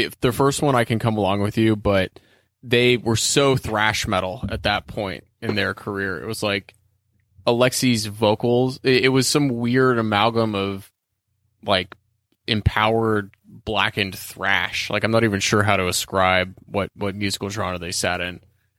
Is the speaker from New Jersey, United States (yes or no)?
no; California, United States; Yeah. I'm from California.